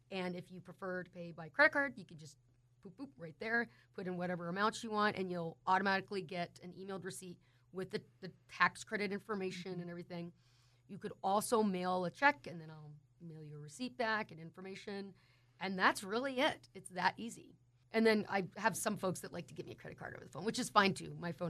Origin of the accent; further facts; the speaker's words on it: Portland, Oregon, United States; I grew up in Portland, Oregon, and I was telling you, man, I have never been so hot in my life.